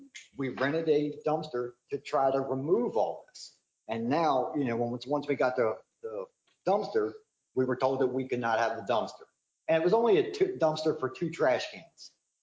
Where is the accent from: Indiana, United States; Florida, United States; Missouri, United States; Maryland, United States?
Maryland, United States; Baltimore; We're originally from Baltimore, so we didn't actually have this kind of, you know, issues or anything about by putting buildings somewhere.